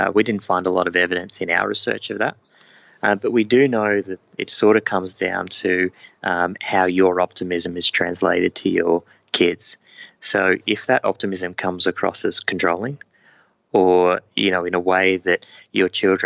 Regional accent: Queensland, Australia; also born or lived in New South Wales; I grew up in Queensland and New South Wales, avid rugby league supporter.

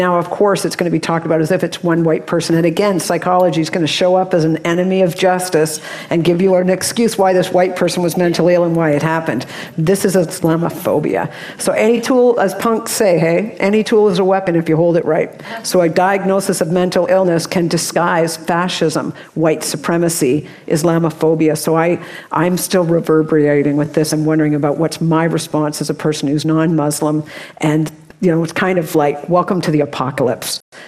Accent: Canada; for me as a Canadian

